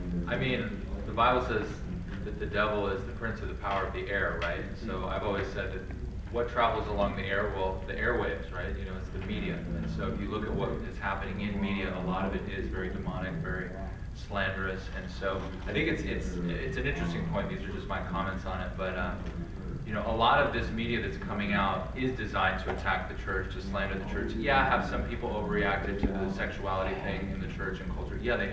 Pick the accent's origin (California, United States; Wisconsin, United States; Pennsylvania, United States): California, United States; I'm thinking, I'm from California, there's a lot of artistic people.